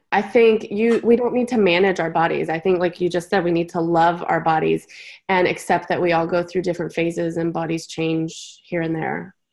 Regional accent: Houston, Texas, United States; I am from the Houston, Texas area.

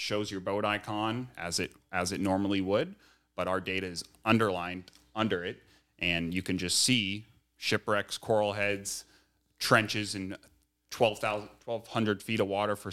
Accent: Palm Beach, Florida, United States; I've been fishing and diving South Florida my whole life. I'm born and raised in Palm Beach

